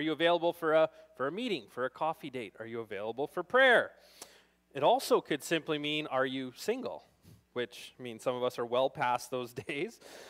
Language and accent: English; Daysland, Alberta, Canada; We grew up in Daysland on a grain farm, and we're cowboys, like the real kind, I guess.